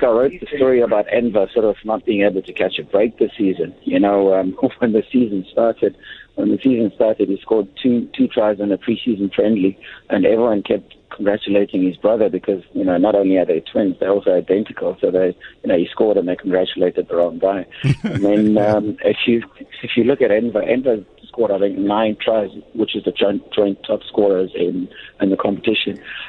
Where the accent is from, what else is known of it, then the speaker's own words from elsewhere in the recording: Eastern Cape, South Africa; because I'm from the Eastern Cape.